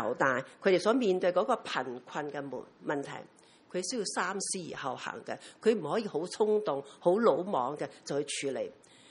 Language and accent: Chinese; Taiwan; now in Hong Kong; 因為我自己來自台灣，所以我比較留意台灣的消息